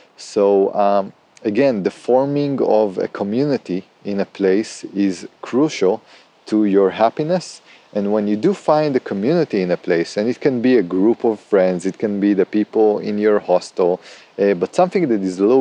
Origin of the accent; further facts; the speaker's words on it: Israel; now in Zagreb, Croatia; so basically I'm originally from Israel